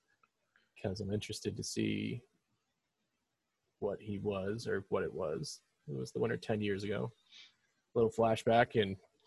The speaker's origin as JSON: {"language": "English", "region": "New England", "country": "United States", "said": "we're from New England"}